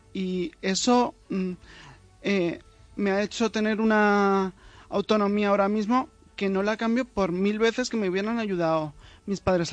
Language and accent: Spanish; Zaragoza, Aragon, Spain; si yo ahora mismo digo que tengo 30 años y soy de Zaragoza